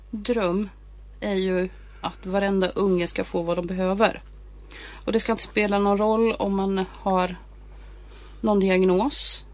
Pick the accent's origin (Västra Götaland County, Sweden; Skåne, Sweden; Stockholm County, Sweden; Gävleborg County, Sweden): Västra Götaland County, Sweden; Tidaholm; Nej, jag är från Tiaholm.